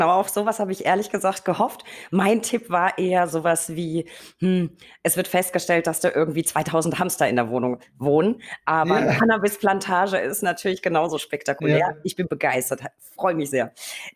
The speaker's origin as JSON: {"language": "German", "region": "Berlin", "country": "Germany", "said": "Muss ich als Berliner natürlich fragen"}